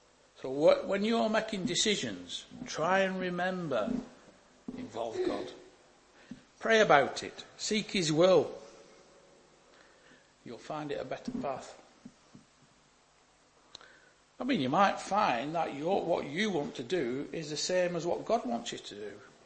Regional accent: Burnley, North West England, United Kingdom; You know, I'm from Burnley, so it's... I'd never think of moving to Blackburn.

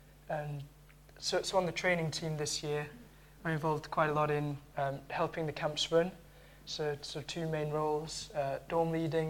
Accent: Bolton, North West England, United Kingdom; I'm from Bolton.

